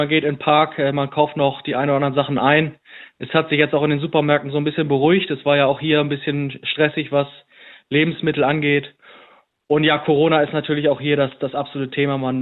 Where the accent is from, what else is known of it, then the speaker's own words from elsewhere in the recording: Hamburg, Germany; ich komme aus der Nähe von Hamburg oder bin im Hamburger Raum groß geworden.